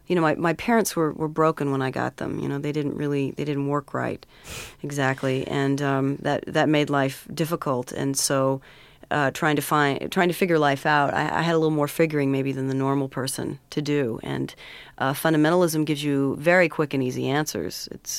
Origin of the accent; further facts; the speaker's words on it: Glendale, California, United States; also born or lived in East Hollywood / Joshua Tree; Actually, I was born in East Hollywood and grew up in Glendale and also Joshua Tree. We had a cabin out there that we spent a lot of time at.